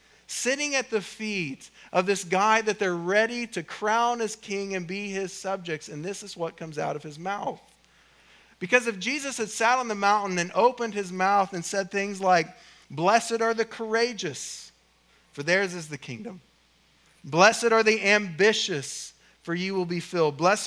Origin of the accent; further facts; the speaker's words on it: Oklahoma, United States; but I'm from Oklahoma, so I probably messed it up.